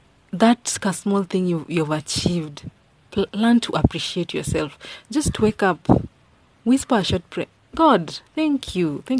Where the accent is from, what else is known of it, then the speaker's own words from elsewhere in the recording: Kenya; first language Luo; In Swahili, we say asante. In my mother tongue, we say erokamano.